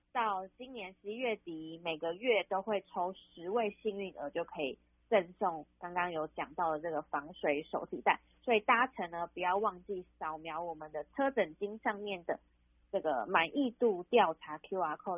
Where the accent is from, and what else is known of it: Penghu County, Taiwan